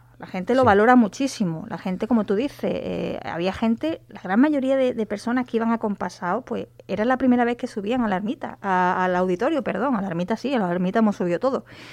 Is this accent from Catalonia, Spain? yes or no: no; Vélez, Andalusia, Spain; yo soy una enamorada de mi tierra, de Vélez